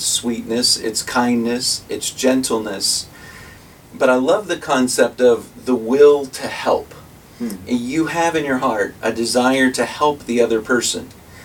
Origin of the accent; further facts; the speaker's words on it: Virginia Beach, Virginia, United States; I grew up in Virginia Beach, and was saved in my teenage years